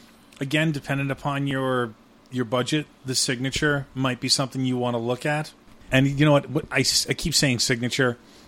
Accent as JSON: {"language": "English", "region": "New York", "country": "United States", "said": "I mean, I don't know if we would think it was chilly because, you know, we're from New York."}